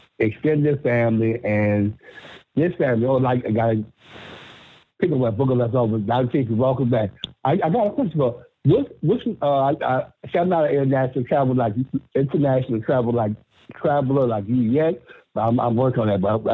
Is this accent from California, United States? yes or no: no; Louisiana, United States; Like Booker said, I'm from Louisiana, so people talk about hot, and talk about it get cold down here